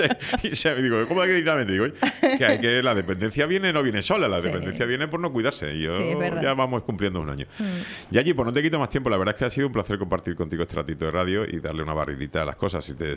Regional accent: Canary Islands, Spain; Un pueblo como el Canario, que somos líderes en donaciones de órganos, sin embargo, en sangre estamos ahí.

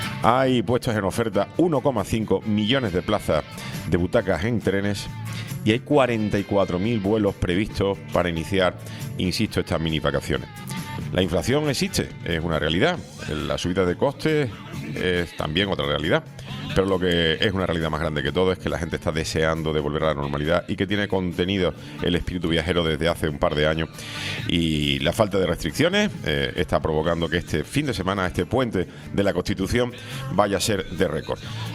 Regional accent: Andalusia, Spain; la fritura por excelencia es la que se hace en mi pueblo, la fritura andaluza

